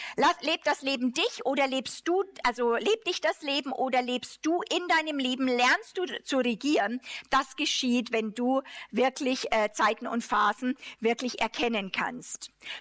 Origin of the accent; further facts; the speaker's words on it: Germany; Sind die Deutschen da? Wir hören das auch als Deutsche, weil wir sind nicht nur Privatpersonen, sondern Gott hat uns einen Platz in Nationen gegeben